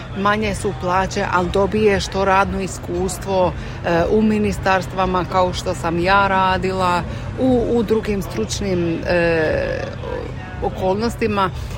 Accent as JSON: {"language": "Croatian", "country": "Croatia", "moved": "yes", "said": "možemo mi kao dijaspora Hrvati ili bivše dijaspora Hrvati, kako god se to gleda"}